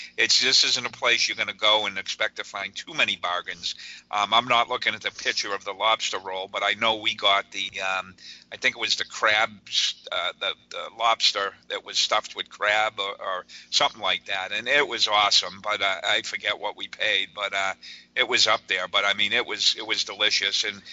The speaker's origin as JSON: {"language": "English", "region": "New England", "country": "United States", "said": "And we're both from New England up here, and you know how we are with our seafood."}